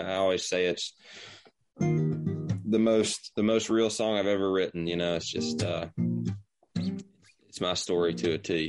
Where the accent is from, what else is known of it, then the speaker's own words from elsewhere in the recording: Alabama, United States; now in Nashville, United States; hearing that outside of my hometown is kind of what pushed me over the edge to say, "Hey, maybe I want to go to Nashville and try to make a career out of this." So, if I wasn't doing music, I would have been in a 100-degree metal shop in Alabama